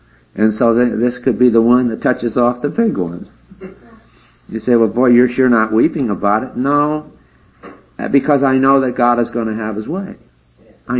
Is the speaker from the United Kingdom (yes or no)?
yes; England, United Kingdom; I have a heart for England because I'm English.